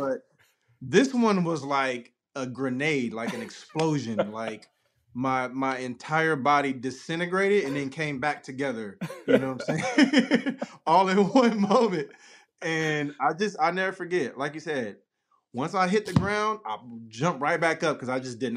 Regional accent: San Diego, California, United States; Marcus is from San Diego. He's from my neighborhood, from my hometown.

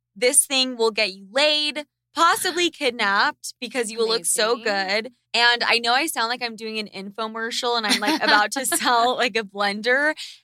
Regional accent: Sandy, Utah, United States; I was your neighbor growing up in Sandy, Utah.

